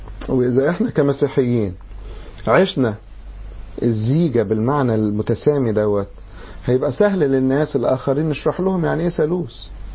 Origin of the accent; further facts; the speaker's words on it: Egypt; عندنا في مصر